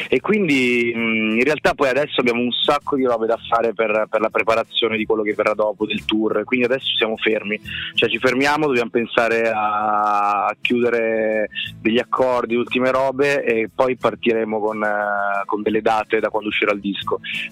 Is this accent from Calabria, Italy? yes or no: no; Milan, Lombardy, Italy; Siamo di Milano.